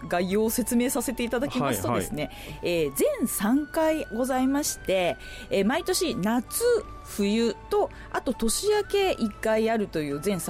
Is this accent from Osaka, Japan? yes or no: no; Hiroshima, Japan; 全く関係ない広島の出身です。